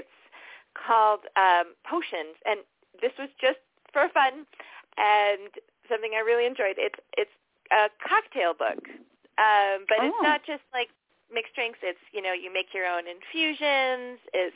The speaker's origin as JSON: {"language": "English", "region": "Hawaii", "country": "United States", "tie": "born or raised there", "said": "Oh, I'm born and raised in Hawaii."}